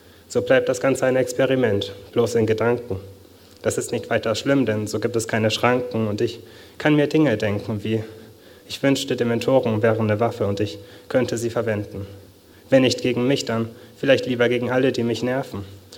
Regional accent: Würzburg, Bavaria, Germany; Ja, ich komme aus Würzburg und wurde halt hier eingeladen

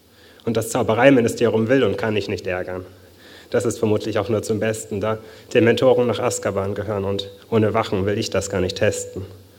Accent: Würzburg, Bavaria, Germany; Ja, ich komme aus Würzburg und wurde halt hier eingeladen

